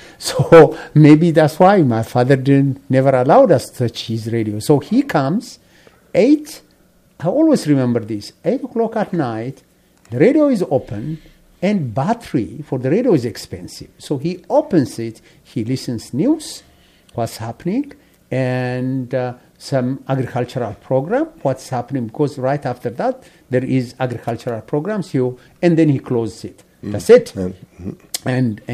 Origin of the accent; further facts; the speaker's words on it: Addis Ababa, Ethiopia; Growing up, I remember I grew up in Addis. That is a capital city, actually, in a place called Mercato. Mercato is like the ghetto of Addis Ababa.